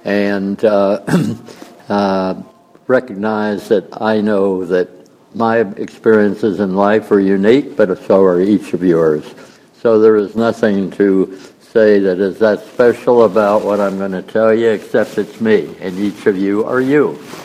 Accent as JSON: {"language": "English", "town": "Cincinnati", "region": "Ohio", "country": "United States", "tie": "born or raised there", "lives_now": "Atlanta, United States", "said": "I'm a native of Cincinnati, Ohio, born and raised in Cincinnati. I've lived in Atlanta now since 1962 when I came to Georgia Tech."}